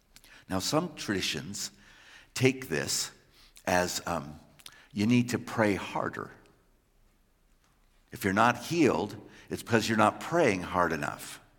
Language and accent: English; East Coast, United States; I grew up on the East Coast in a pocket of German immigrants, not dissimilar to this community, actually.